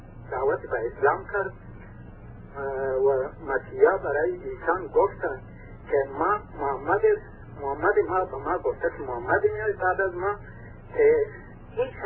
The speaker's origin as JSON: {"language": "Persian", "country": "Afghanistan", "said": "و البته ببخشم که من افغانیم"}